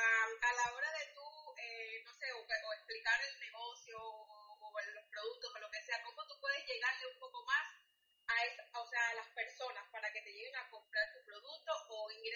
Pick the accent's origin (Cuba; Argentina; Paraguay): Cuba; now in United States; Soy cubana, pero vivo en Estados Unidos.